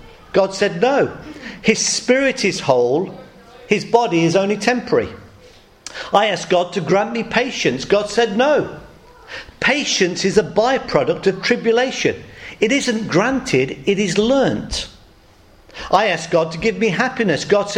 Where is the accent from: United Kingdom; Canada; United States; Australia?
United Kingdom; England; I grew up in the Midlands.